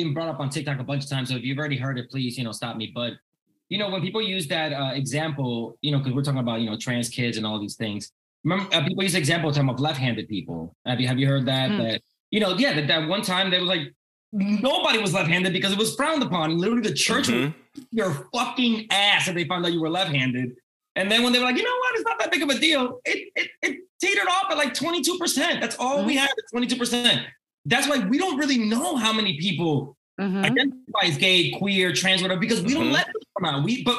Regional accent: New York City, New York, United States; You know, I have the luxury that I grew up in New York City. So culture, race, everybody was around me all the time.

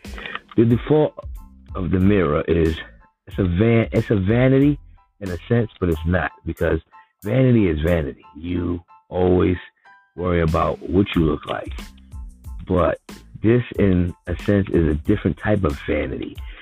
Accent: Bronx, New York, United States; moved away; I come from the Bronx, so most of my friends, if they're not in prison, they're dead, or they moved away like myself

